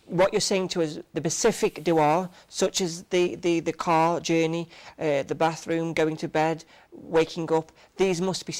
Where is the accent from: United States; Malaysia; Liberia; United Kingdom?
United Kingdom; England; because obviously I'm English